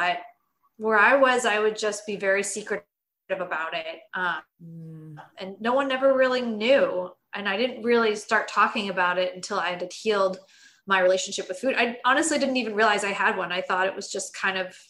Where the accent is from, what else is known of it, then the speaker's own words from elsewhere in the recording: Los Angeles, California, United States; So I grew up in Los Angeles where, you know, there's a lot of pressure.